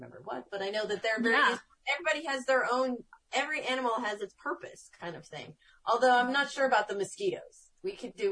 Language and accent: English; Illinois, United States; I grew up in Central Illinois. In Central Illinois, the grass was what it was.